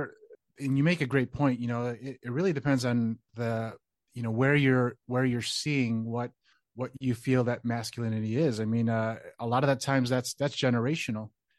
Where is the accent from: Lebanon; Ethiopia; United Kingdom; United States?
United States; Chicago, Illinois; So not understanding that, being born and raised in Chicago, I just always looked at it as I felt like I had to earn my own and help in that sense.